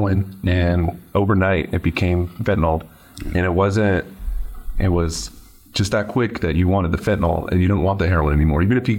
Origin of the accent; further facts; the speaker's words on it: Fresno, California, United States; from Fresno, born and raised. Had a good childhood.